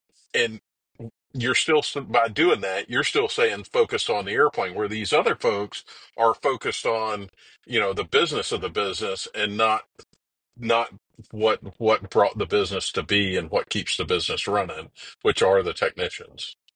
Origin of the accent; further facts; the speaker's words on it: Dallas, Texas, United States; being that I'm originally from the Dallas area, I'll pick on Whataburger, right?